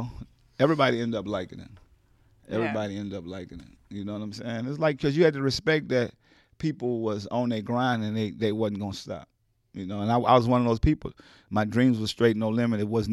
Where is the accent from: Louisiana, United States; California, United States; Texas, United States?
Louisiana, United States; New Orleans; He just thought, I'm from New Orleans.